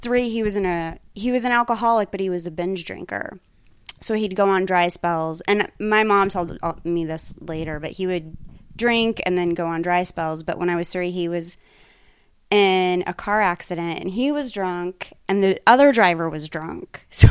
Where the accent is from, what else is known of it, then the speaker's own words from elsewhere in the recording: Pueblo, Colorado, United States; I grew up in Pueblo, Colorado.